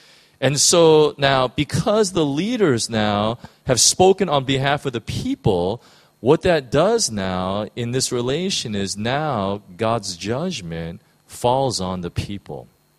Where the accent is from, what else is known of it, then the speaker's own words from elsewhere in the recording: United States; In the United States, and speaking as an American